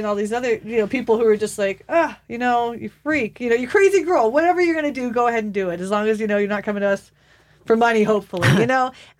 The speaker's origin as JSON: {"language": "English", "country": "United States", "said": "And this is what I love being an American woman, frankly"}